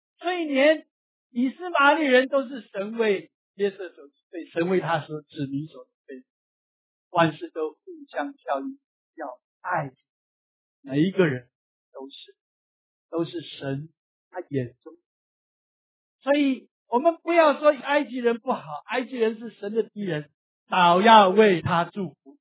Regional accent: China; 我们中国人有的时候也是感觉不到多少爱。

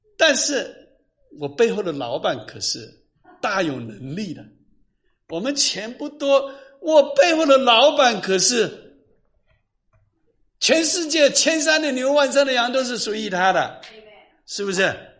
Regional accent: China; 哎，他真不知道我们中国人很厉害，

